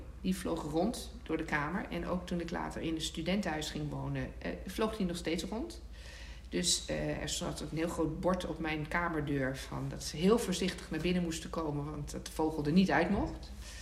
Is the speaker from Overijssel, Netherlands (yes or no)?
yes; Goor, Overijssel, Netherlands; moved away as an adult; Ik kwam uit Twente, uit een dorpje Goor, en ik kwam in Delft studeren.